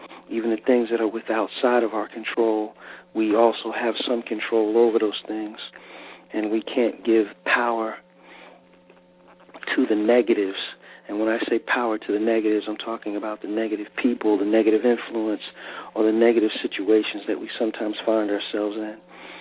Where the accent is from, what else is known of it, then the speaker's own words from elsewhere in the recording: New York, United States; as a New Yorker and pretty much a natural skeptic at heart